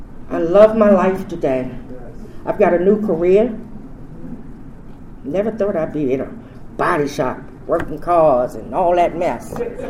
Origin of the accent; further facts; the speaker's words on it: Washington, District of Columbia, United States; I came here, you know, I'm from Northwest D.C., Georgia Avenue, Moore Street.